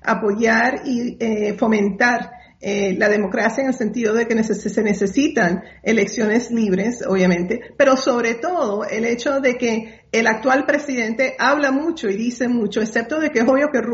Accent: Venezuela; now in United States; yo soy venezolana americana

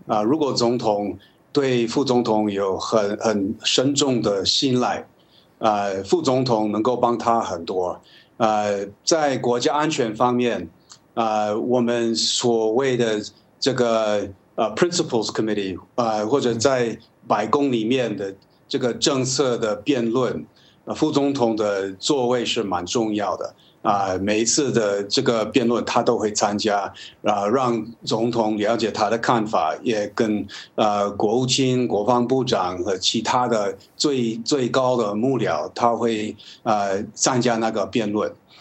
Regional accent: United States; 那我作为一个美国人，到任何其他国家去访问

